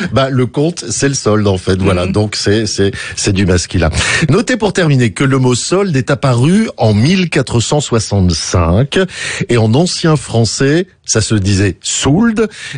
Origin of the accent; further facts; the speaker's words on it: Belgium; En 1978, chez nous, en Belgique